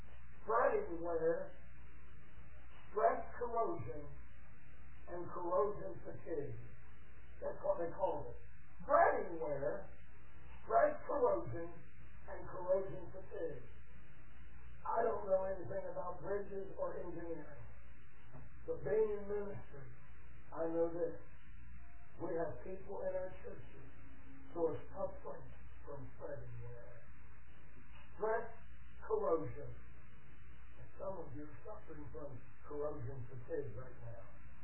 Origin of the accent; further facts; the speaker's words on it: Ohio, United States; that made national news in my hometown, Dallas Lake, Ohio. We're right on the Ohio River.